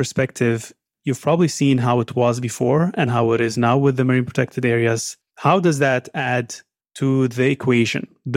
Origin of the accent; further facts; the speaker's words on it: Ras Al Khaimah, United Arab Emirates; I grew up in the Ras Al Khaimah desert, for instance, when I was younger, and we would go for long walks in the desert.